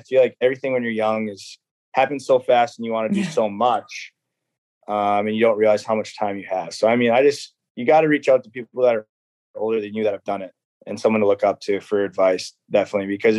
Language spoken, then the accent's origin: English; Minnesota, United States; I grew up in Minnesota, the Minnesota Wild.